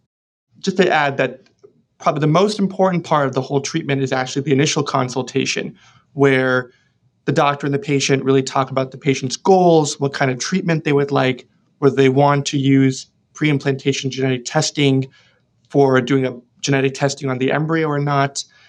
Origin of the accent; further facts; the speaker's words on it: California, United States; So the Bay Area, one of my favorite things about it is that it's one of the most diverse places in the world.